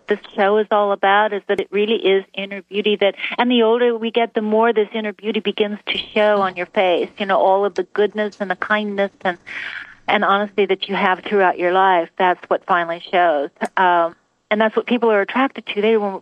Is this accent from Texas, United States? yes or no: no; Minnesota, United States; I'm from Minnesota, and they're really very so kind there in Minnesota